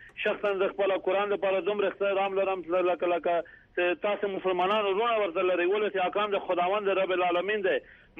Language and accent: Persian; Afghanistan; افغان هستیم، تذکریم از افغانستان هستیم